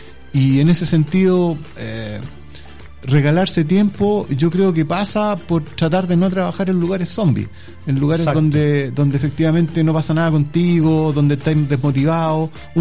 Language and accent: Spanish; Chile; ya ni siquiera como chilenos, sino que como humanidad